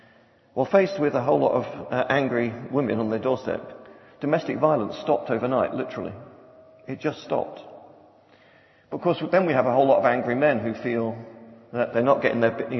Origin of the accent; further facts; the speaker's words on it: London, United Kingdom; I was born in London. I was to a really working class family. My kids think I was born in the Victorian age, but I was grew up in the 60s in London. We had very little. I didn't come from a Christian family